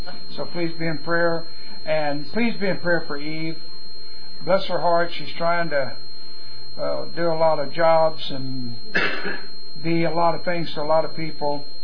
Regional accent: Texas, United States; also born or lived in California; I was born in California, but I left it early to come to Texas. Texas is a great place.

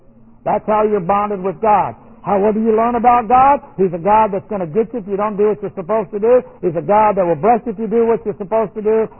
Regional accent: United States; Because you're an American citizen, and I'm an American citizen, there are certain things you're allowed

